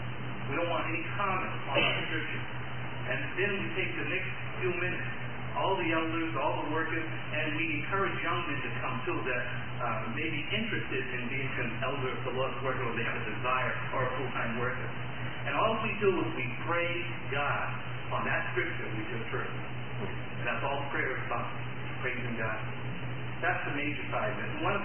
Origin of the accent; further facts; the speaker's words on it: Bristol, Connecticut, United States; from Bristol, Connecticut.